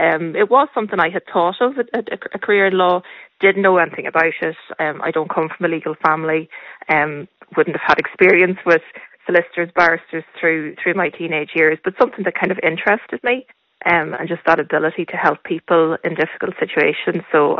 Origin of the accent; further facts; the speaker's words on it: Ulster, Ireland; moved away as an adult; now in Sligo, Ireland; It wasn't something I could source locally in Donegal, in my hometown, so it meant leaving at 21 and coming to Sligo